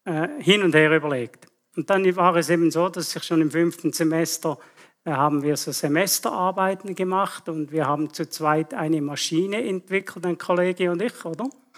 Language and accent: German; Switzerland; gerade für unsere Verhältnisse, versteht ihr, als Schweizer.